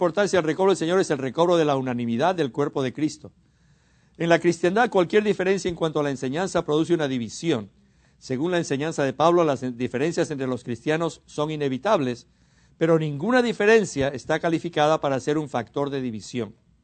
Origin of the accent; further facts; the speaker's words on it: Peru; Somos algunos peruanos aquí.